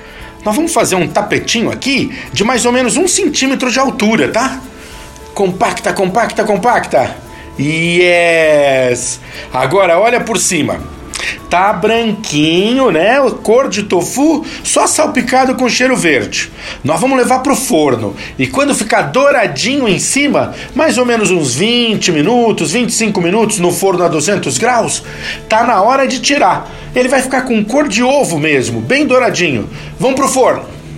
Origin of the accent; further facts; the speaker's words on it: São Paulo, Brazil; eu sou aqui de São Paulo